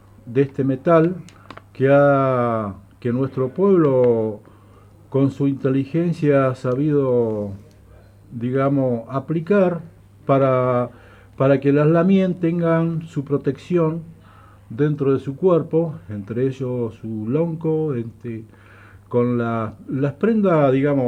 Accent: Los Menucos, Río Negro, Argentina; la mayoría de los integrantes de la comunidad Mongué Mamul somos de los Manucos o son de otros lados, pero de la línea

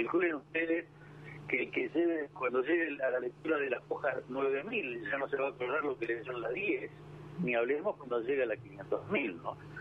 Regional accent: Trelew, Chubut, Argentina; No, yo estoy en mi pueblo, en Trelew, en la provincia de Cobut, yo soy de Trelew.

